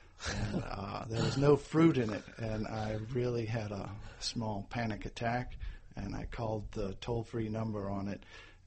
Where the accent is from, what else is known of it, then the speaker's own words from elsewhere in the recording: New Orleans, Louisiana, United States; the customers were interested in the fact that I was from New Orleans